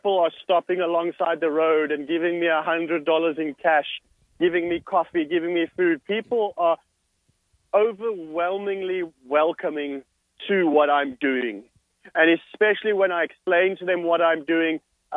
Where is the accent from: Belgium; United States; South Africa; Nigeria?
South Africa; I didn't own anything ready and prepared for winter because I'm from South Africa, you know.